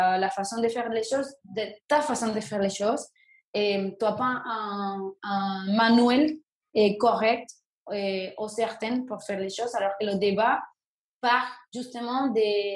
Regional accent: Venezuela; French is a second language; now in France; je suis d'origine du Venezuela. Ça fait 12 ans et demi que j'habite en France.

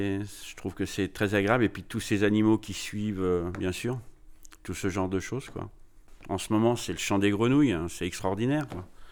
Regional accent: Saint-Hilaire-en-Lignières, Centre-Val de Loire, France; J'ai grandi dans la commune de Saint-Hilaire-en-Lignières, un lieu dit l'Écosson.

